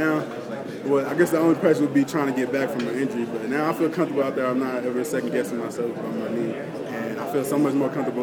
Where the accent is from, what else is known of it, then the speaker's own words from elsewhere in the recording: Texas, United States; It's just like, for me, I'm from Texas, so it's going to be kind of sad not playing A&M in Texas and Tech.